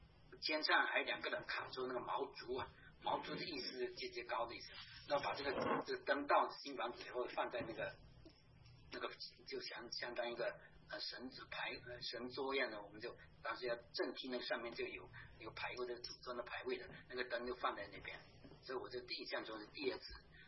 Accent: Fujian, China; born there; 实际上我是出生在福建那边

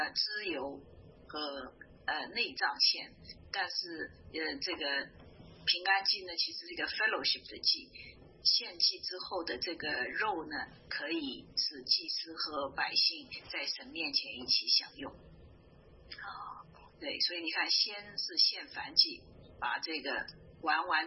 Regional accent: China; 我们中国人，包括我自己啊，我们其实对于这个立约都没有什么特别的

